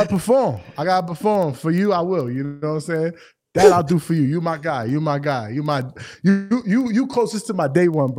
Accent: Greenburgh, New York, United States; I was born and raised in Greenberg, New York, the same town that Rashad and Troy was also raised at.

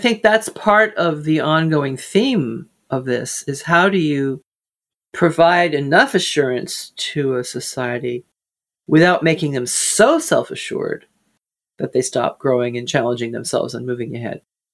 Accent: United States; I grew up an hour outside New York City and went in there a lot all the while I was growing up.

